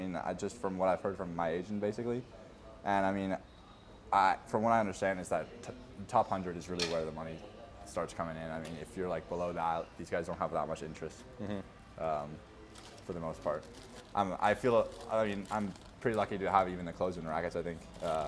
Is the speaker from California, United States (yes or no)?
yes; Altadena, California, United States; I grew up in LA, in Pasadena. Altadena, actually, to be exact.